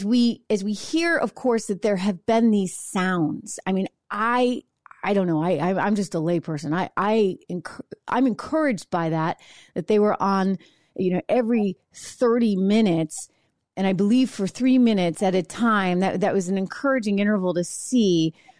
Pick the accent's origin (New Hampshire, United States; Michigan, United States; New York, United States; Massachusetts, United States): New Hampshire, United States; she was one of our school teachers from my home state of New Hampshire.